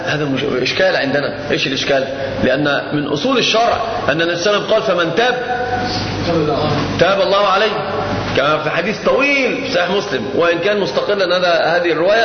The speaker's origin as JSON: {"language": "Arabic", "country": "Egypt", "said": "حتى عندنا في مصر دايما كانوا يخوفونا"}